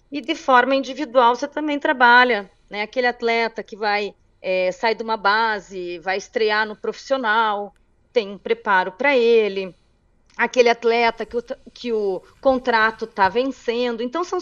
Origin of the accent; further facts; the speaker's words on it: Curitiba, Paraná, Brazil; Sim, sou de Curitiba